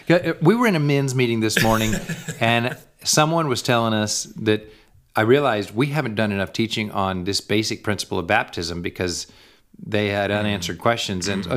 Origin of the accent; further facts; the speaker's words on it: United States; But the literally, as an American, you're like, yeah, you know, whatever.